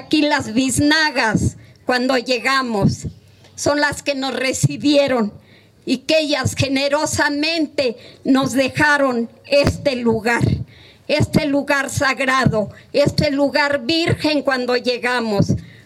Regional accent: Mexico

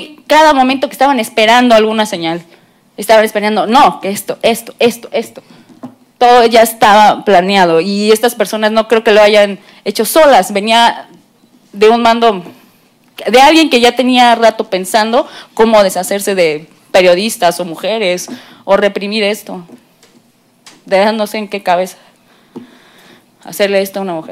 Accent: Baja California Sur, Mexico; Nosotros somos de Baja California Sur.

